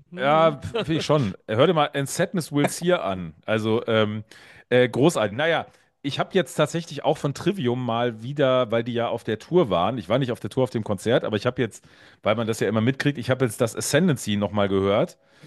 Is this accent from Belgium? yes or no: no; North Rhine-Westphalia, Germany; now in Saarland, Germany; ich bin ja Exil-Westfale, das heißt, ich bin Westfale, lebe bei meinem Saarland.